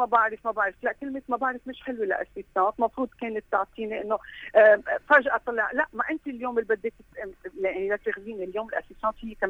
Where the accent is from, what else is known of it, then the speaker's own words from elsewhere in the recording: Lebanon; ونحن كشعب لبناني